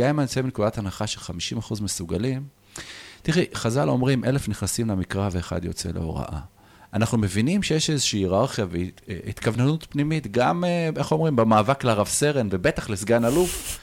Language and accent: Hebrew; Bnei Brak, Tel Aviv District, Israel; now in Elad, Israel; כי אני גדלתי בבני ברק בשנות ה-80, אני בן 46